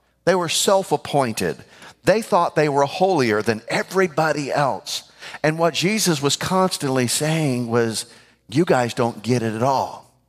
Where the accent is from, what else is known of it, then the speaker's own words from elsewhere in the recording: Florida, United States; I'm not sure why because I grew up in Florida